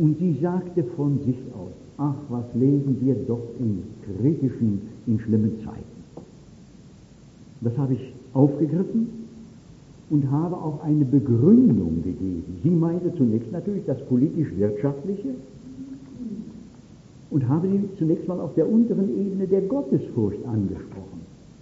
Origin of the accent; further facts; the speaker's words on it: Baden-Württemberg, Germany; Ich gehe ja bei uns in meiner Heimat im weiteren Stuttgarter Raum auch in eine landeskirchliche Gemeinschaft.